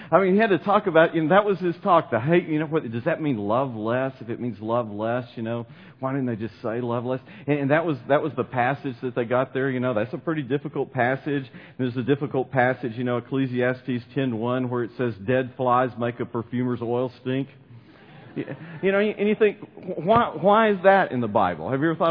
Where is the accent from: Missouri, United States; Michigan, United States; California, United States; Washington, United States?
Washington, United States; Seattle; I come from Seattle, Washington. … I preach at the Northwest Church in Seattle